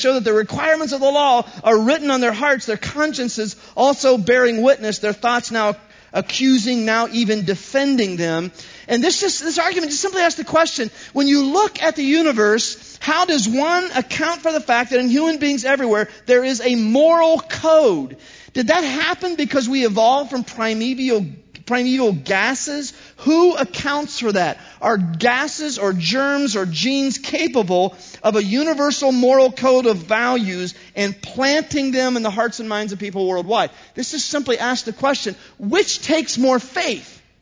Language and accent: English; Newark, Ohio, United States; And I'm a hick from Newark, Ohio, so this really speaks to me.